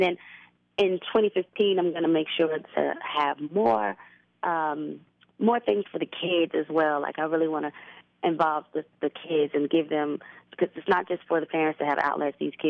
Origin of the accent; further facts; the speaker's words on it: Las Vegas, Nevada, United States; I'm definitely wanting to do some things in my hometown of Las Vegas.